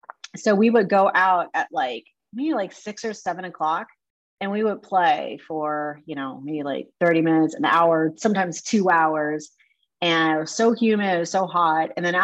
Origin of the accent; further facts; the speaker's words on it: Mexico, Missouri, United States; born there; I was born in Mexico, Missouri